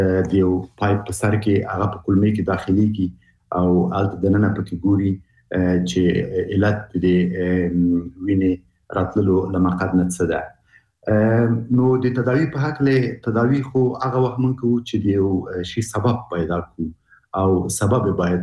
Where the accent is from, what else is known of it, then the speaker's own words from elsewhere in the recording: Afghanistan; موږ په انانوي شکل موږ افغانان شرمېږو چې د دغه ځای نه خبرې وکړو